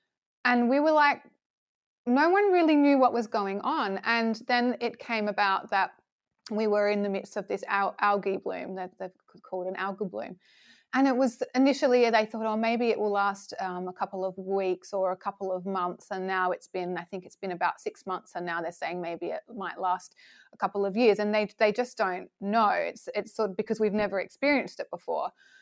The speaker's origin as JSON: {"language": "English", "town": "Mount Gambier", "region": "South Australia", "country": "Australia", "tie": "born or raised there", "said": "And so I grew up in Mount Gambier, which is a little town right down the bottom of Australia. So it's very wet, very cold, rains all the time."}